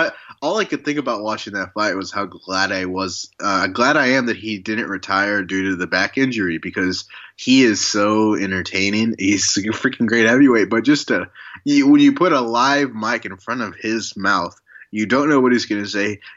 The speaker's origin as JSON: {"language": "English", "region": "Texas", "country": "United States", "said": "Well, first off, I'm Mexican, but not only am I Mexican, but I am from Texas. So I just had to represent not only myself, my state"}